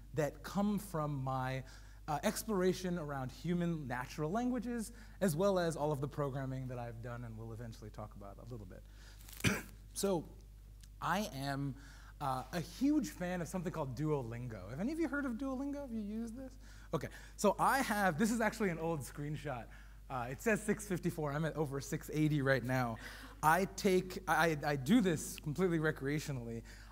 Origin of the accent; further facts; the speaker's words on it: New York, United States; accent: American; So my background, so I have a obviously American accent. I'm from New York, but my family is Indian.